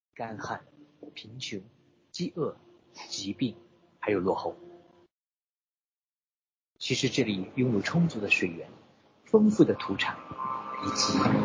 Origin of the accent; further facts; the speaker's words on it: China; moved away; also born or lived in Singapore; 我是一个来自中国内地的宣教士。我离开国内已经有中国有20几年了，就像刚才主席所介绍的，我大概10年的时间生活在新加坡